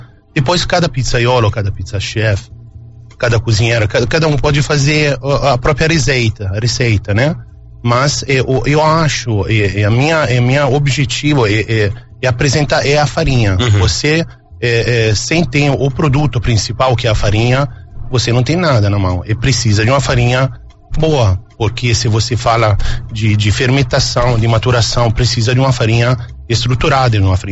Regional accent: Tuscany, Italy; Portuguese is a second language; now in Brazil; Sou toscano.

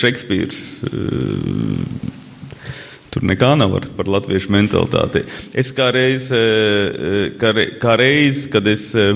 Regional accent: Latgale, Latvia; es esmu latgalietis, man ir daudz savādāk mentalitāte

